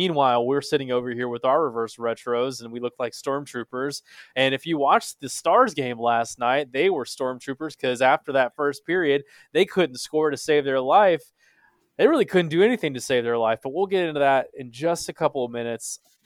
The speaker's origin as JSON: {"language": "English", "region": "Texas", "country": "United States", "tie": "born or raised there", "said": "I was born and raised in Texas, and I can't tell you anything outside of the Texas flag"}